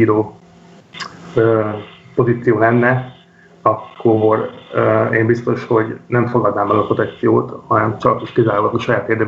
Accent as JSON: {"language": "Hungarian", "town": "Győr", "region": "Győr-Moson-Sopron", "country": "Hungary", "said": "Én amúgy győri vagyok"}